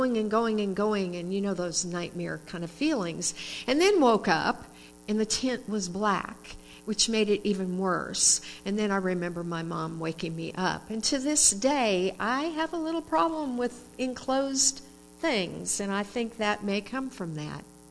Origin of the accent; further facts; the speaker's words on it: California, United States; I grew up in California, and my grandparents and all that extended part of the family were in Minnesota